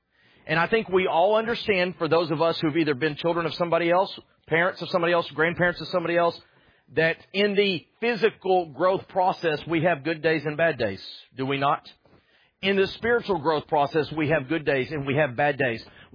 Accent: Texas, United States; I'm from Texas. You have family in Texas, sir.

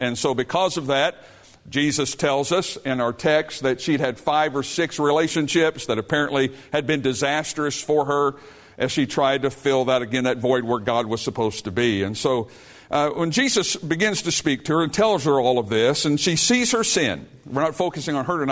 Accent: Missouri, United States; Now, I'm from Missouri, so you can amen there.

